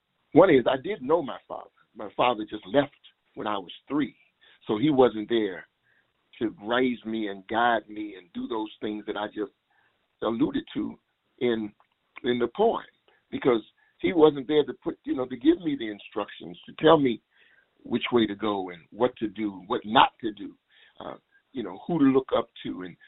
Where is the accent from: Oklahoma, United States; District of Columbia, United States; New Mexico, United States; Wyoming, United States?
District of Columbia, United States; Washington; growing up in Langston Terrace, which is the first all-black public assisted housing project in the United States